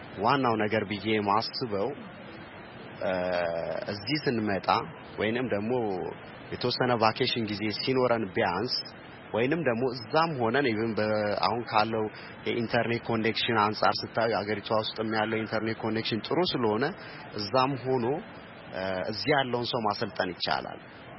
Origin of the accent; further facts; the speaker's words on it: Wondo Genet, Sidama, Ethiopia; moved away as an adult; now in Modena, Italy; ከጣሊያን ሞዴና ነው የመጣሁት። ተወልጄ ያደኩት ወንዶ ገነት የሚባል ከተማ ነው።